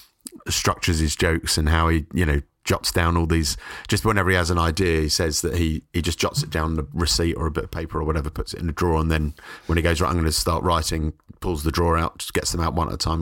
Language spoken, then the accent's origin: English; Forest Hill, London, United Kingdom; moved away as an adult; now in Brighton, United Kingdom; And so I was brought up in South London in Forest Hill.